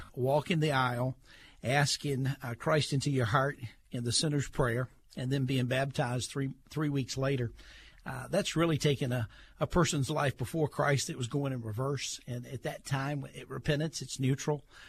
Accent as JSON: {"language": "English", "town": "Clemson", "region": "South Carolina", "country": "United States", "tie": "born or raised there", "said": "because I grew up in the Clemson area, my all-time childhood dream was to play Clemson football."}